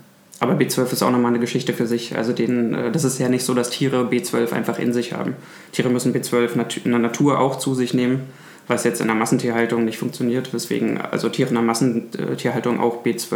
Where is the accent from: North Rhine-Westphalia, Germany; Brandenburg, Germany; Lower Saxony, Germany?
Brandenburg, Germany; Templin; now in Berlin, Germany; Ich bin 27 und ich komme aus Templin in Brandenburg und wohne jetzt seit 7 Jahren in Berlin.